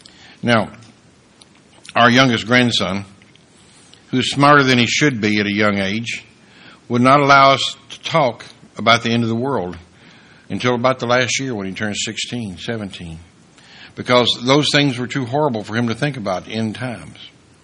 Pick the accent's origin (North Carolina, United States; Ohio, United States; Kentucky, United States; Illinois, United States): Kentucky, United States; And even though I'm from Kentucky, and according to … that's almost heaven.